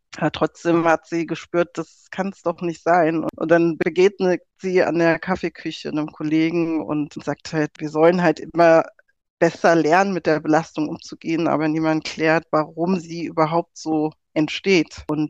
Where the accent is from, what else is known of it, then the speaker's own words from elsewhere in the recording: Frankfurt, Hesse, Germany; Ich bin in Frankfurt geboren und aufgewachsen. Meine Mutter ist aus Jamaika, mein Vater aus Nigeria.